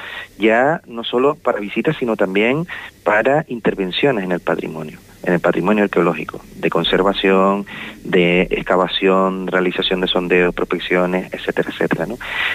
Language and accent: Spanish; Canary Islands, Spain; Como canarios de nuestra cultura y de nuestra historia.